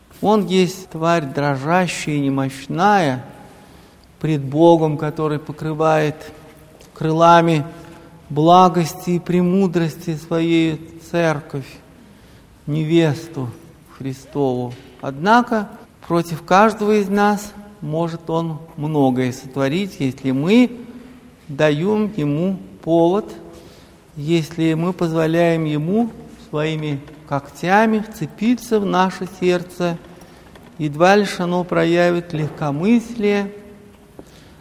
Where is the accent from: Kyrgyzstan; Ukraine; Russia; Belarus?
Russia; Moscow; Мы, москвичи и гости столицы, должны быть очень внимательными, аккуратными.